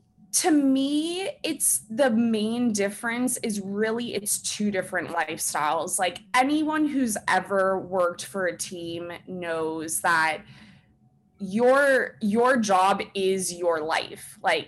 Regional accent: Miami, Florida, United States; I'm from Miami.

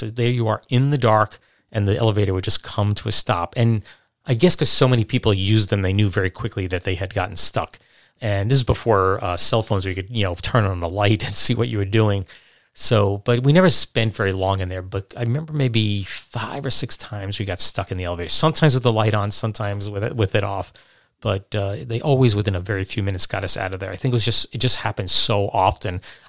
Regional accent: Brooklyn, New York, United States; born there; And I have to say, I was born in Brooklyn, in my Maimonides Hospital.

